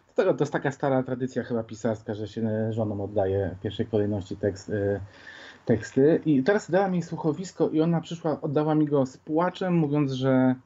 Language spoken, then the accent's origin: Polish; Olsztyn, Warmian-Masurian Voivodeship, Poland; born there; ja jestem mieszczuchem z urodzenia. Urodziłem się w Olsztynie jakiś czas temu i z nosa nie wciłem poza miasto. Żyłem zawsze w mieście